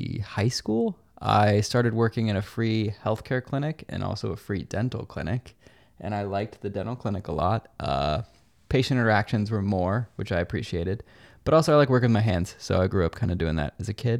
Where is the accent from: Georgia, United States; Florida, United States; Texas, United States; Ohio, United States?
Florida, United States; now in Portland, United States; And then, so I grew up in Florida. So this is completely different to me, and I love it every single day. It's way better. It rains a lot, but I love rain.